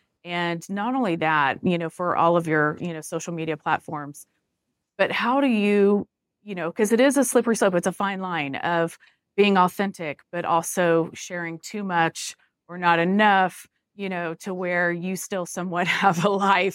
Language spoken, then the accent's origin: English; Dallas, Texas, United States; Keep it weird in Austin. I'm from Dallas, so we can say that, but I love Austin.